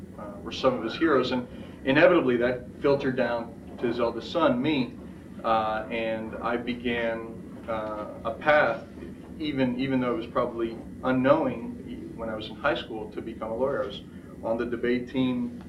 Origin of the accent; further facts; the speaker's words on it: Miami, Florida, United States; moved away as an adult; And then I was born and raised in Miami, attended public school in Miami, Florida, and came out to Dallas sight unseen in 1986 to accept the scholarship at SMU.